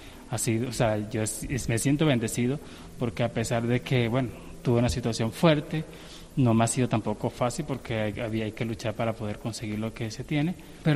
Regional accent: Carúpano, Sucre, Venezuela; moved away as an adult; now in Colombia; De Carúpano, Estado Sucre, en Venezuela.

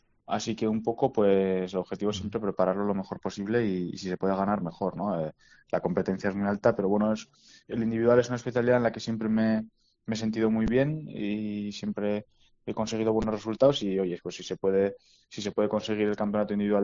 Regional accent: Navarre, Spain; pues sí que hace ilusión ser el primer navarro que ha conseguido ganar estos títulos

